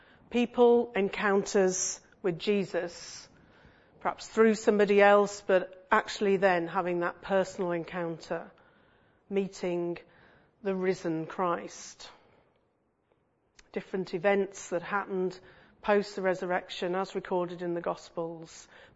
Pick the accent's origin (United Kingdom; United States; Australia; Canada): United Kingdom; North West England; When I was at home then, where my parents lived, I could see Marple from my bedroom window.